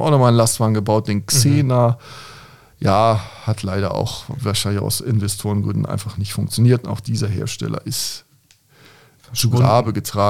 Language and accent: German; North Germany, Germany; Bin ja Norddeutscher ursprünglich.